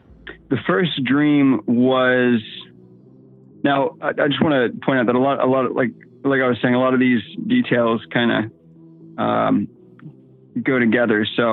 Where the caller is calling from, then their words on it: Virginia, United States; I'm calling from Virginia. Sitting here with my wife.